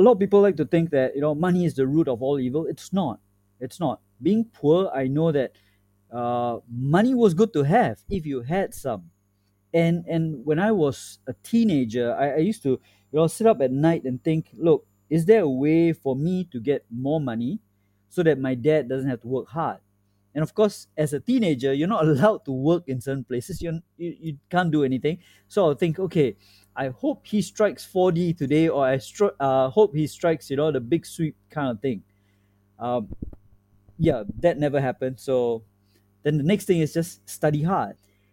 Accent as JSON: {"language": "English", "town": "Taman Jurong", "country": "Singapore", "tie": "born or raised there", "said": "Now, I'm from here. I'm from Singapore itself. You know, I'm born and raised here. I grew up in a place called Taman Jurong."}